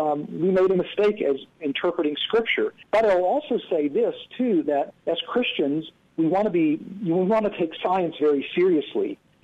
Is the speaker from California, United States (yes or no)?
no; West Virginia, United States; And I grew up in West Virginia, and I was at school at West Virginia State College. And this is part of the Bible Belt.